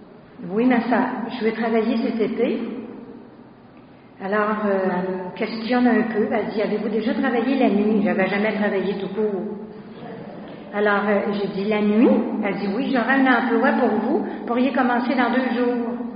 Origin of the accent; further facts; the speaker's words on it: Quebec City, Quebec, Canada; je viens du quartier de Limoilou, alors une famille ouvrière, avec le chapelet en famille à tous les soirs. Et mon père était président de la Saint-Vincent-de-Paul, à Saint-Esprit. J'ai grandi sur la 9e rue.